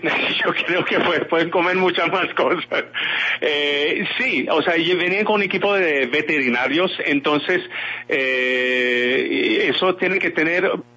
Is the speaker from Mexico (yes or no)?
no; Montreal, Quebec, Canada; Spanish is a second language; now in Colombia; yo soy de Montreal, Canadá.